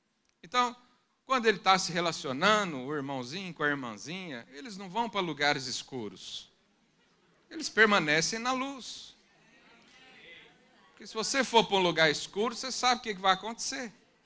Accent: Brazil; É que eu vim lá do interior do Brasil, lá tinha tudo isso.

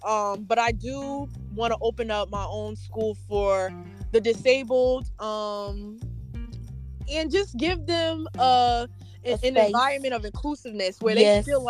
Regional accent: East Orange, New Jersey, United States; I want to open up my own school in my town, my hometown, which is East Orange, New Jersey

